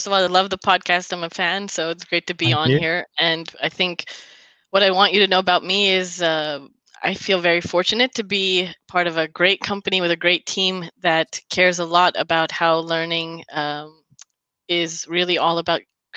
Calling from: Richardson, Texas, United States; From sunny Richardson, Texas, USA.

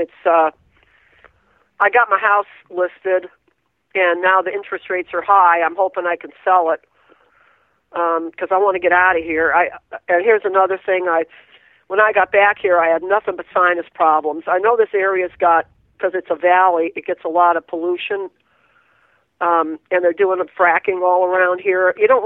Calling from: West Virginia, United States; I'm calling from West Virginia.

